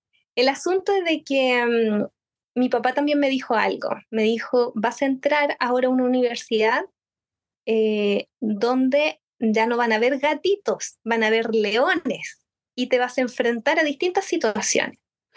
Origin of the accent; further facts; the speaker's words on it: Concepción, Biobío, Chile; Pero como soy de Concepción, y mis papás son también bien aprensivos y protectores, mi papá me dijo, no, tú no te vas a otra ciudad